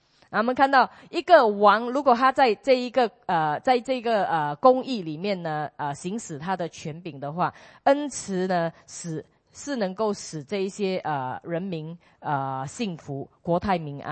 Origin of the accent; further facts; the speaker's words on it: Singapore; 我们就跟他说我们是从新加坡来的